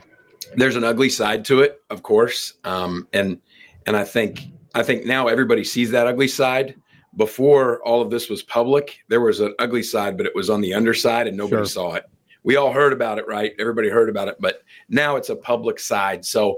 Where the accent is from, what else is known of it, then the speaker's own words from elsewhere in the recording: Wichita, Kansas, United States; You know, I think being from Wichita, growing up in Wichita, and being a basketball guy my whole life, as many people here in Wichita are, I understand the love for the game that many Wichitans have, and people from Kansas.